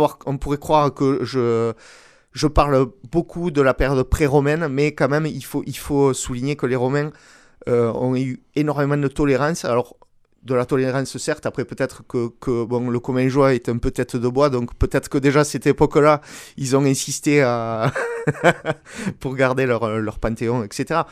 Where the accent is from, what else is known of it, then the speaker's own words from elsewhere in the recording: Occitanie, France; dans les hôtels votifs qu'on retrouve chez nous en Comminges